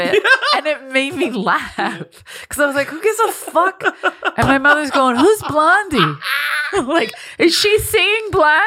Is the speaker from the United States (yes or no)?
yes; Philadelphia, Pennsylvania, United States; And I'm on stage and I say I'm from Philly.